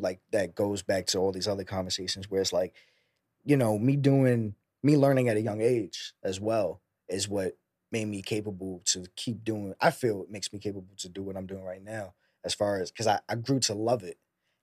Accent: Staten Island, New York, United States; we're from Staten Island. So it's like sampling as well is in the DNA of Staten Island

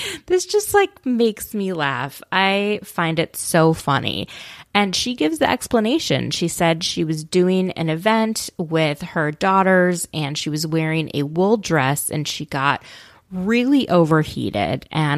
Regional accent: Minnesota, United States; when I grew up in Minnesota, you had to do like 30 hours or something of behind the wheel with a certified instructor.

